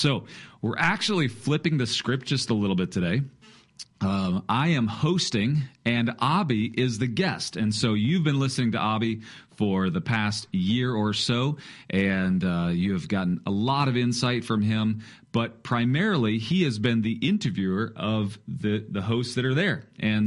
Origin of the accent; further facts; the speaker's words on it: Ohio, United States; And if you know me at all, I am from Ohio, and I have my Ohio State coffee mug.